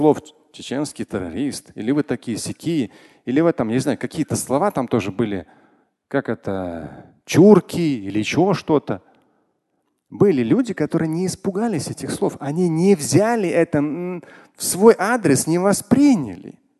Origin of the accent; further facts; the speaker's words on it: Moscow, Russia; я как россиянин, как москвич говорю